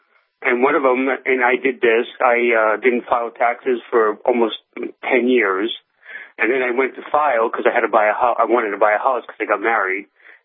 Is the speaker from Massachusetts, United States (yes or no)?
yes; Massachusetts, United States; now in Yakima, United States; I'm not from here. I'm from Massachusetts originally. I've been on the West Coast for about 35 years.